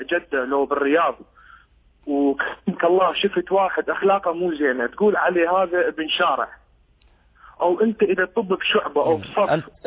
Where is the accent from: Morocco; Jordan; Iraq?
Iraq; أنا كعراقي